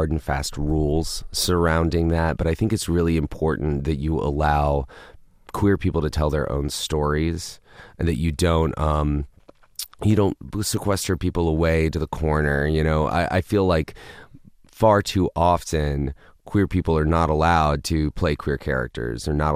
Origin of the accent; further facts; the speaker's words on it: Mississippi, United States; now in Los Angeles, United States; Now, I'm from Mississippi